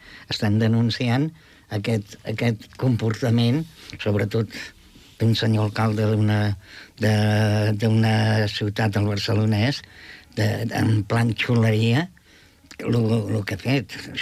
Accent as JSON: {"language": "Catalan", "town": "Gelida", "region": "Catalonia", "country": "Spain", "said": "però al meu poble, a Gelida"}